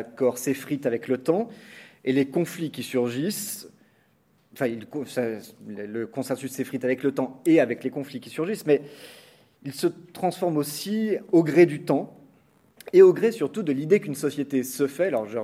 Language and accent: French; France; en tant que Français, on est attaché à une forme très rigide